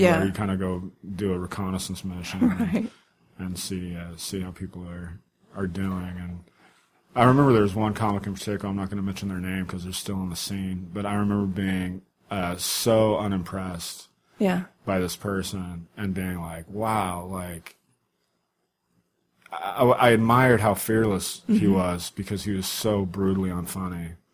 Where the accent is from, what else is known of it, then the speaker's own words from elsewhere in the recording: Riverside, California, United States; born there; I was born in Riverside, California, which is in inland in Southern California.